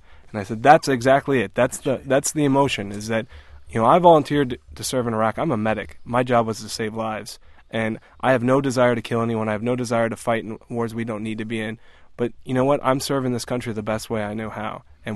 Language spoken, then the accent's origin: English; Los Angeles, California, United States; But I'm actually from Los Angeles